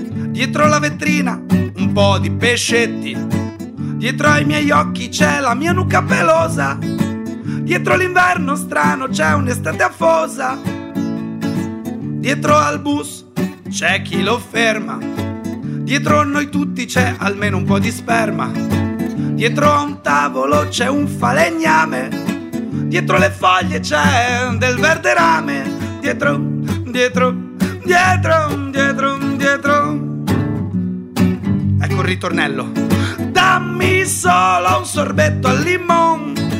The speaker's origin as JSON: {"language": "Italian", "town": "La Spezia", "region": "Liguria", "country": "Italy", "lives_now": "Rho, Italy", "said": "Io sono di La Spezia, anche se vivo a Rho ormai da 7 anni"}